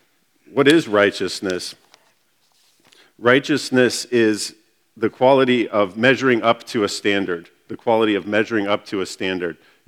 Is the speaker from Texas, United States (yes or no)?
no; Georgia, United States; When I was growing up in Georgia, it was 80%.